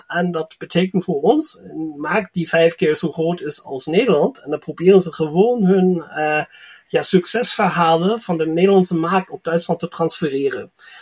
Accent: North Rhine-Westphalia, Germany; born there; NRW, wo ich herkomme, gebürtig, ist auch ein wundervolles Bundesland

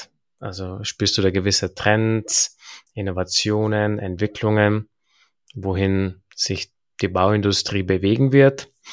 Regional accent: Germany; Ja, dafür sind wir Deutsche ja bekannt, für diese Überregulierungen

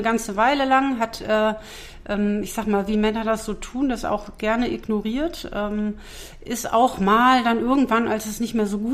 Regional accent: North Rhine-Westphalia, Germany; ich komme ja aus dem Ruhrpott, Rheinland, trage die Zunge auf dem Herzen.

